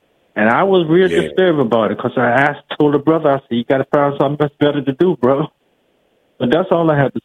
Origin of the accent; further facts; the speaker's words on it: Washington, District of Columbia, United States; now in Maryland, United States; Come call from Southeast originally. I live in Maryland now, but I'm from Southeast.